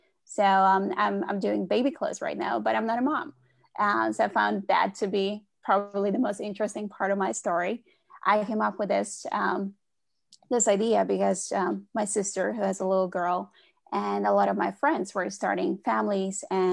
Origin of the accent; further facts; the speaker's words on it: Norway; because I'm from Norway. I grew up in Norway.